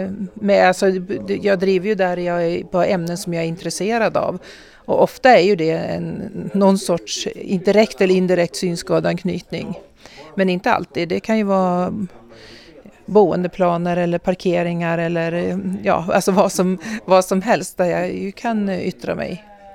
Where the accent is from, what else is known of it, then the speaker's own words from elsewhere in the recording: Falun, Dalarna County, Sweden; i Falun där jag kommer ifrån